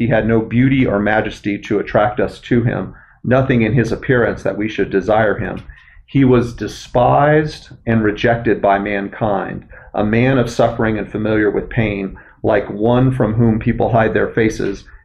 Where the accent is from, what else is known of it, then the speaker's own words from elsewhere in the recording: Deep South, United States; You know, I'm from the Deep South, and sometimes people, you know, dump on Southerners and think we're hicks.